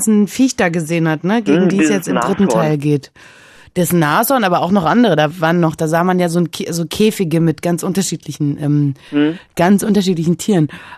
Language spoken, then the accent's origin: German; Berlin, Germany; Bin Berlinerin, ja.